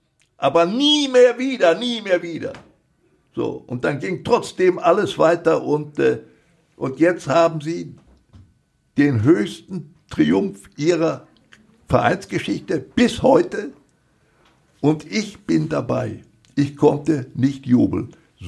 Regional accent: Recklinghausen, North Rhine-Westphalia, Germany; der Junge aus Recklinghausen, meine Heimatstadt.

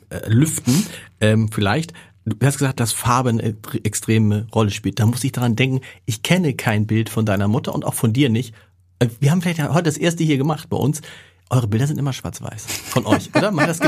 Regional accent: Hamburg, Germany; kommt man selbst als Hamburger kurz ans Überlegen.

